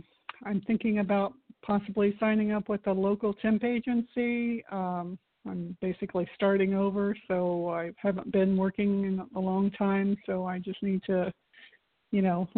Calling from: Florida, United States; from Florida.

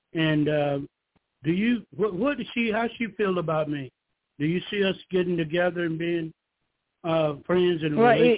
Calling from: Georgia, United States

